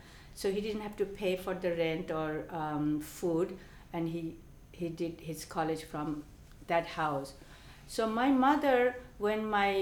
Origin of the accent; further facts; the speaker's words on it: Chittagong, Chittagong Division, Bangladesh; also born or lived in Dhaka; I'm from Bangladesh, and I was born in, I was born in Chittagong, Bangladesh. Chittagong is a port city of Bangladesh. And then from there, my father moved to Dhaka.